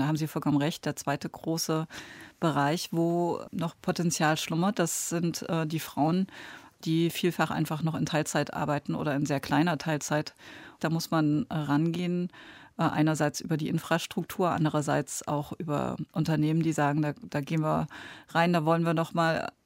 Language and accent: German; Leipzig, Saxony, Germany; in Leipzig, wo ich herkomme, sind vor kurzem einige Straßenbahnen seltener gefahren, weil einfach nicht genug Fahrer da waren.